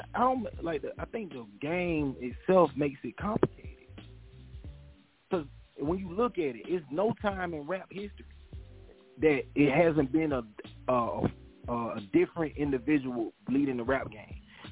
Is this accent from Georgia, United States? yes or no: yes; Pelham, Georgia, United States; one thing about my hometown, I'm from Pelham, Georgia, Southwest Georgia, 229. And one thing my city did for me, it made me fuck with me.